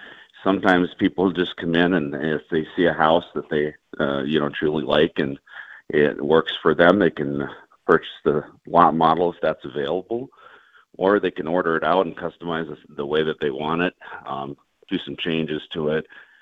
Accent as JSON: {"language": "English", "town": "Wabtec", "region": "North Dakota", "country": "United States", "tie": "born or raised there", "said": "Oh, well, I grew up in Wabtec, North Dakota, and moved out here in 2011 with my wife and family"}